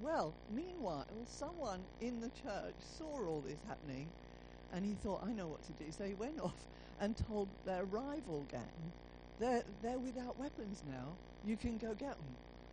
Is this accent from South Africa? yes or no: yes; South Africa; I come from South Africa, and I don't know if you know, but South Africa has been struggling for the last few years with drought.